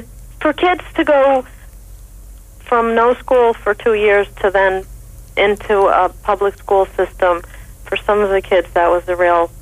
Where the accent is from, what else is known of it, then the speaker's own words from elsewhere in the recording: Woodstock, United States; You know, I grew up in Woodstock, and there were a lot of hippies making shirts.